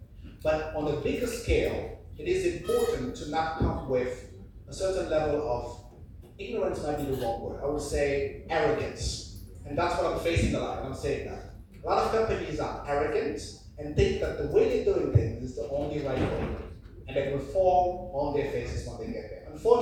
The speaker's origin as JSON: {"language": "English", "country": "Germany", "tie": "born or raised there", "second_language": "English", "said": "growing up in Germany, where I started to work, people used to tell me"}